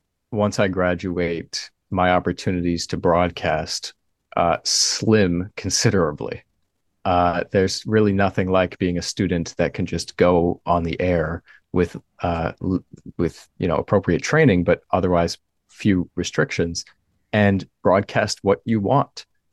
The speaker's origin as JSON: {"language": "English", "region": "Connecticut", "country": "United States", "said": "I'm from Northern Connecticut."}